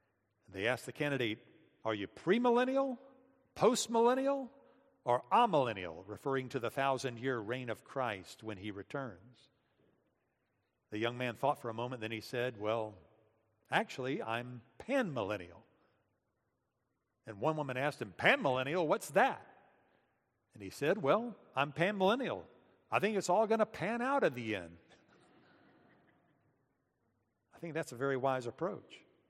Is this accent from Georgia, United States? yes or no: yes; Atlanta, Georgia, United States; I remember as a boy growing up in First Presbyterian Church in Atlanta